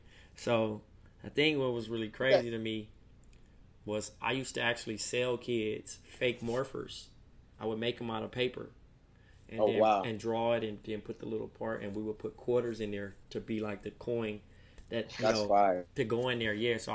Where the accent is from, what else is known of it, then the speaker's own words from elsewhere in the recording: Compton, California, United States; Growing up in Compton, I just like red